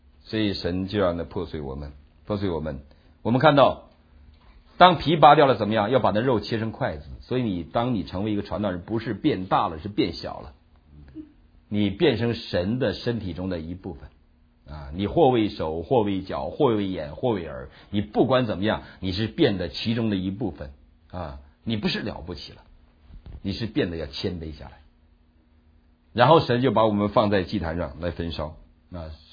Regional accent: China; 我们大陆人不懂规矩，大陆人从文化当中长大的

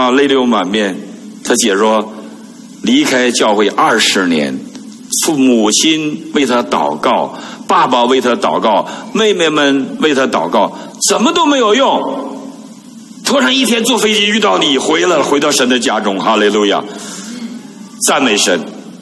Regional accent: China; 我们大陆人不用谦卑，用谦虚

